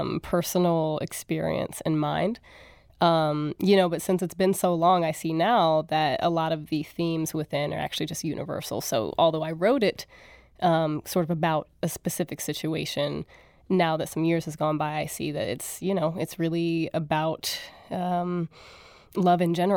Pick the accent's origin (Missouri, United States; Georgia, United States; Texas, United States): Missouri, United States; St. Louis; I wanted to make the film in my hometown, where I already had connections and, you know, the gear and the people that I could count on and turn to make this happen. So by necessity, St. Louis was the first option.